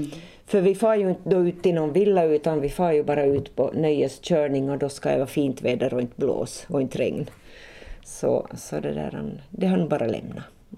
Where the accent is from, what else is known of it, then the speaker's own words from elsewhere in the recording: Nykarleby, Ostrobothnia, Finland; now in Vaasa, Finland; jag är inte hemma från Vasa. Vi har bott här i 40 år kan man säga nästan. Men jag är hemma egentligen från Pensala. Så, och den delen av Pensala som hör till Nykarleby.